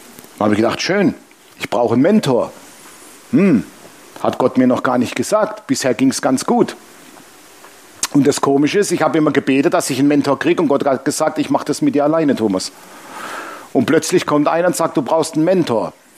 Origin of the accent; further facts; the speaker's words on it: Baden-Württemberg, Germany; accent: Swabian; Ich habe ein komisches Deutsch, ich habe noch schwäbischen Dialekt